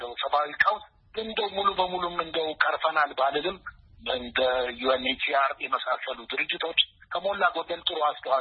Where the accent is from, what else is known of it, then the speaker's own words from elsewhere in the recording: Addis Ababa, Ethiopia; also born or lived in Beirut; ተወልጄ ያደኩት እዚሁ አዲስ አበባ ነው